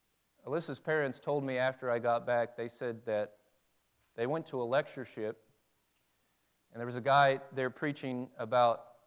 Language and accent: English; Indianapolis, Indiana, United States; And there have been a lot of debates even in my hometown of Indianapolis that are still raging over that.